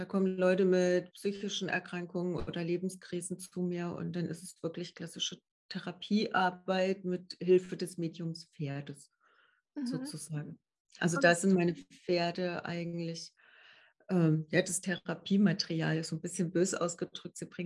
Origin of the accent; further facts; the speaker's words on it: Karlsruhe, Baden-Württemberg, Germany; aus Karlsruhe.